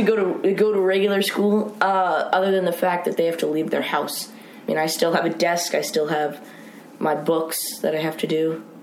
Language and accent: English; Nashville, Tennessee, United States; I mean, I'm from Nashville, Tennessee, so you're going to be involved in some way or another.